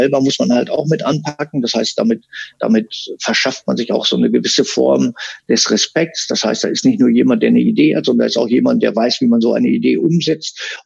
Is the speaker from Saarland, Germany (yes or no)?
no; North Rhine-Westphalia, Germany; Bei uns im Münsterland nennt man sowas Remise.